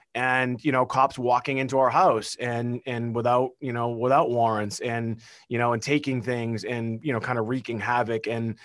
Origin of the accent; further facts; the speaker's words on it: Beverly, Massachusetts, United States; So I grew up just north of Boston in a town called Beverly, Mass.